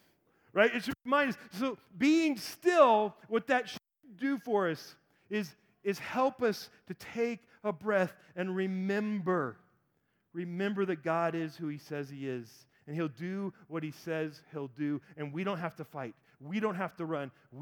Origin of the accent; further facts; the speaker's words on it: Georgia, United States; I dated a girl in high school. I'm from Georgia.